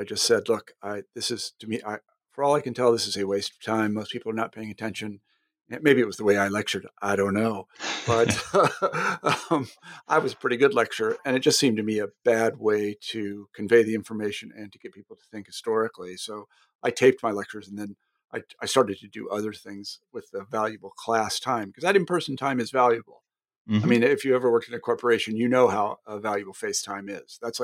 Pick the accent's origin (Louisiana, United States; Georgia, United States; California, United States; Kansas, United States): Kansas, United States; Wichita; I'm actually from Wichita, so I know all these places really well. I grew up there, so I know Bethany and Newman, and I grew up a Shockers fan, the Wichita State Shockers.